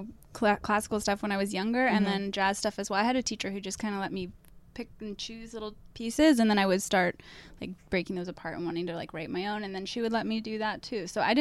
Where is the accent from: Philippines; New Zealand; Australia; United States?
United States; Berkeley, California; So we're both from Berkeley, California, and we would went to different colleges